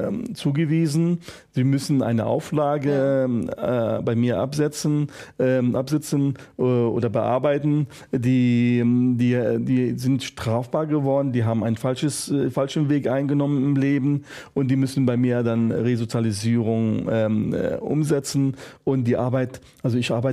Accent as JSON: {"language": "German", "country": "Lebanon", "lives_now": "Germany", "said": "Ich präge den Satz, Libanon ist meine Heimat, Deutschland ist mein Zuhause."}